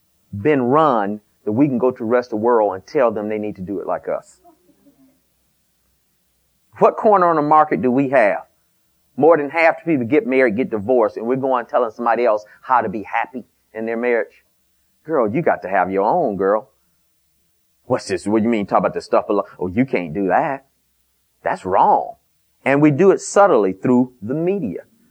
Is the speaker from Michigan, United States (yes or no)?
yes; Detroit, Michigan, United States; I'm from Detroit, so fur coats work in Detroit. It's cold up there.